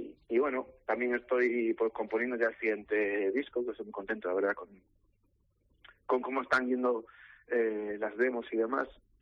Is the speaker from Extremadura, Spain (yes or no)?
no; Ourense, Galicia, Spain; moved away; la vida profesional me ha empujado cada vez más lejos de Ourense, de mi tierra, o también de España, al final.